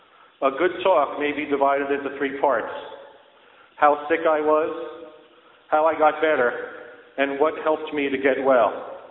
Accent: Tarrytown, New York, United States; also born or lived in White Plains, United States; And then at age 10, I moved from Tarrytown, New York to White Plains, New York, which was about 20 minutes away.

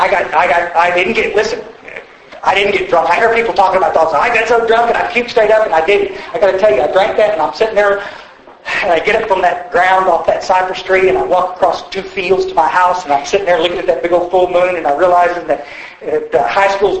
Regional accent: Kerrville, Texas, United States; also born or lived in Odessa; I grew up in Kerrville, Texas. I was actually born out in Odessa, out in the oil fields. My father was a printer, and he moved us to the hill country when I was about 11 years old

